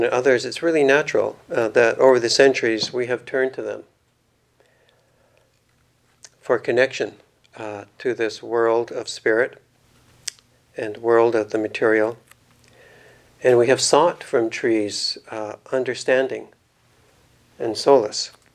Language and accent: English; Calgary, Alberta, Canada; When I was a child growing up in Calgary, there were no big trees around where I lived. We kind of lived always on the outskirts for some reason.